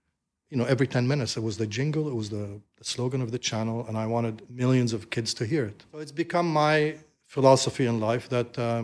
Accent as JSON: {"language": "English", "town": "Alexandria", "region": "Alexandria Governorate", "country": "Egypt", "tie": "born or raised there", "said": "Like, I grew up in Alexandria, but I never went to the beach in Alexandria"}